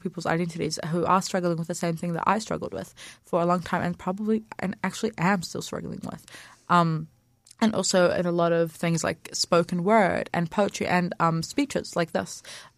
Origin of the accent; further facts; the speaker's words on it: Dunedin, Otago, New Zealand; born there; Yeah, so I was born in Dunedin back in 2009.